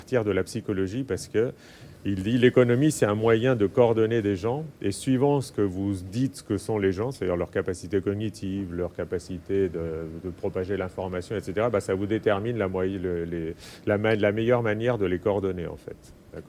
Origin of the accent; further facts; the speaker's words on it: Argentina; bon, je viens d'Argentine et j'étais assez sensible.